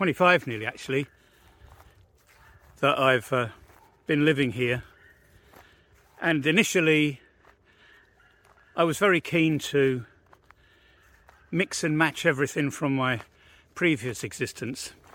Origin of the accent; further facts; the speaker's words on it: United Kingdom; And then in the summer, I would repay my neighbours who have the family celebrations called slavas, which is death by food, actually, but so hospitable. And they have these big meals and everything. And of course, in Britain, we don't have slavas.